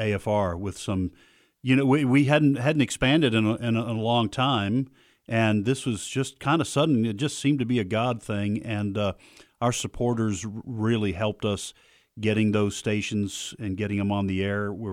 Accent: Northern United States, United States; I grew up in the North.

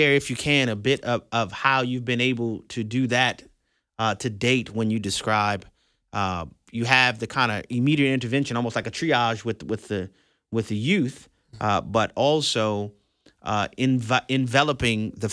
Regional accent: New Orleans, Louisiana, United States; Right outside of New Orleans, Louisiana, my hometown.

